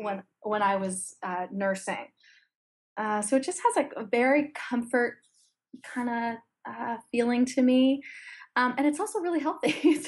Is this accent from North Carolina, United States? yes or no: no; New York City, New York, United States; because I grew up in New York City, but my mom was British.